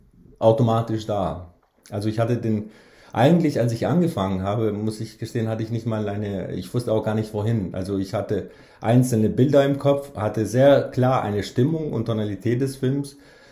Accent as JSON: {"language": "German", "country": "Kosovo", "second_language": "German", "moved": "yes", "said": "Und es war sehr laut, sie konnte meinen Akzent nicht hören. Und als ich ihr erzählt habe, dass ich aus dem Kosovo komme"}